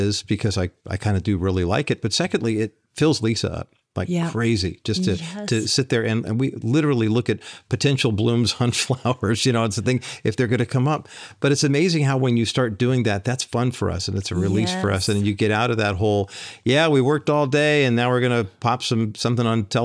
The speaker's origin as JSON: {"language": "English", "town": "Whittier", "region": "California", "country": "United States", "tie": "born or raised there", "said": "I used to spend a lot of time growing up in Whittier, California at my grandmother's house, and she had this beautiful backyard"}